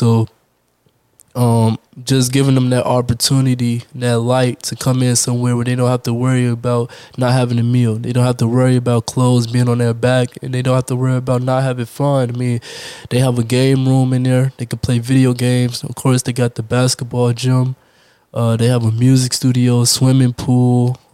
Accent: Chicago, Illinois, United States; born there; Yeah, I was born in Chicago.

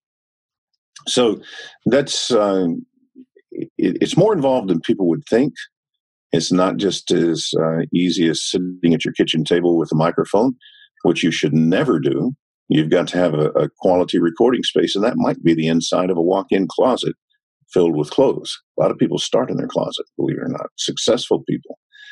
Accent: the South, United States; accent: Southern; I am from the South. And so, you know, if they want something that's more Midwestern, I can do that, but I have to really focus on it and get rid of the Southern accent.

